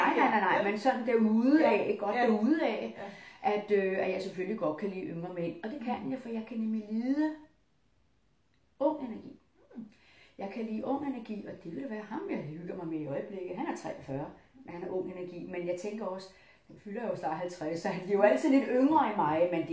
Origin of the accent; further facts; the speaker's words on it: Italy; now in Denmark; italiensk, halvdelen dansk, og jeg er for øvrigt dansk statsborger, og jeg elsker Danmark, men jeg har jo selvfølgelig rødderne og fuldblods italiener, fordi begge mine forældre kommer fra Italien.